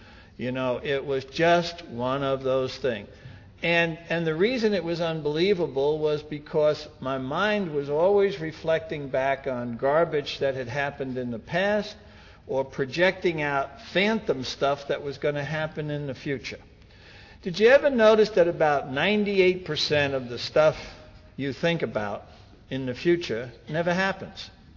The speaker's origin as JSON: {"language": "English", "region": "New York", "country": "United States", "said": "I'm from New York. I can tell you, it's very difficult to get leverage on a guy like that."}